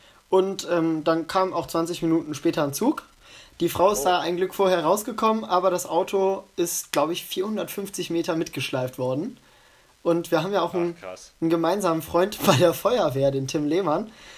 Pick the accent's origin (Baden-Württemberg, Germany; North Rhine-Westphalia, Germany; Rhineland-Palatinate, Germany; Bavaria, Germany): North Rhine-Westphalia, Germany; Mönchengladbach; also ich komme ja aus Wickrath, Mönchengladbach, Wickrath